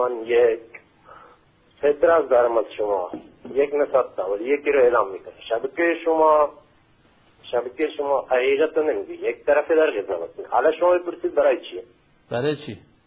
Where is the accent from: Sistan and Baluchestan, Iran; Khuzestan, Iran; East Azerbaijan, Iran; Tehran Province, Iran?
Sistan and Baluchestan, Iran; من خودم بچه بلوچم اینجا در واقع دارم کار میکنم